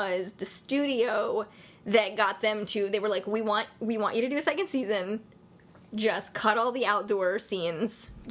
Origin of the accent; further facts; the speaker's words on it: United States; and this is just an American's perspective, and I'm an American millennial